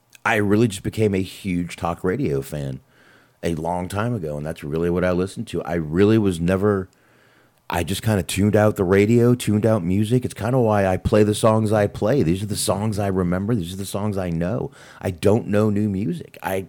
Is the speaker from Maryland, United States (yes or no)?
no; Texas, United States; Just because I'm from Texas, I'm supposed to play a Texas band?